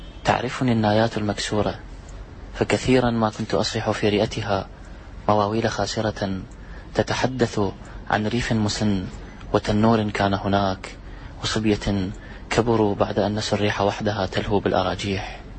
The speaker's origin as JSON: {"language": "Arabic", "region": "Babil", "country": "Iraq", "tie": "born or raised there", "also_born_or_lived": "Baghdad", "said": "من مواليد 1981 محافظة بابل. طبعا ولادتي في بابل ونشأتي الأدبية وتكويني الفكري وانتابتني النوبة الشعرية في بغداد، يعني تقريبا الشطر الأكبر من حياتي هو في بغداد، النشأة كانت في بابل."}